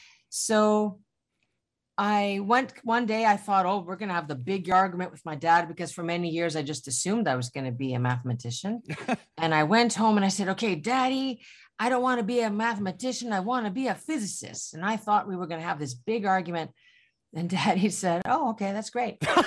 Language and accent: English; Greece; I grew up in Greece